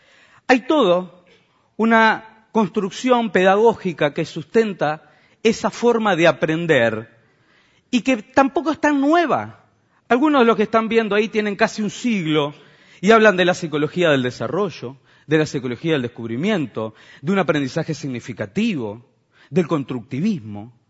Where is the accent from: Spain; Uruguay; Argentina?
Uruguay; Salto; estaba a 15.000 kilómetros de mi casa, vengo de Salto